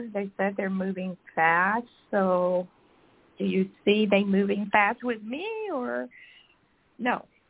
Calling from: Georgia, United States; From Georgia.

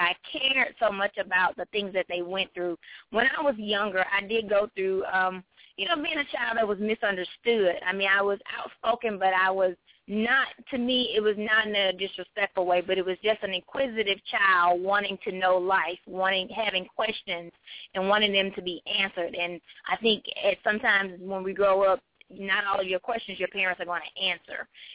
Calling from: Georgia, United States; I'm calling from Georgia.

